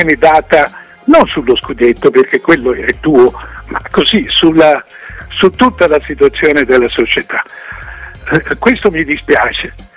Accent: Florence, Tuscany, Italy; mi fa piacere da fiorentino

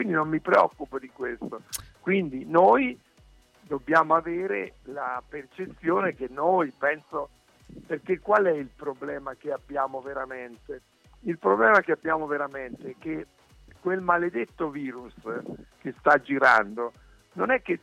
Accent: Gubbio, Umbria, Italy; born there; Io però sono nato a Gubbio

